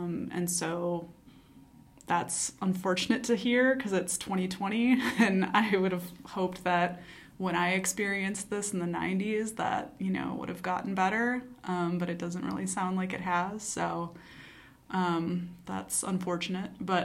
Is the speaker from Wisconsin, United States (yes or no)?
yes; Madison, Wisconsin, United States; I grew up in Madison on the west side, and then my parents divorced, and my father lived in Middleton, and so I was in the Middleton school district